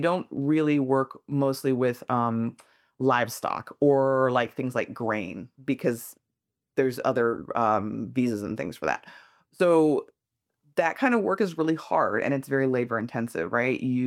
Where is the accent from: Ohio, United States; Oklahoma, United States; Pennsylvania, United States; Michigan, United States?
Ohio, United States; I grew up in Ohio, so I was like, oh, I know my state.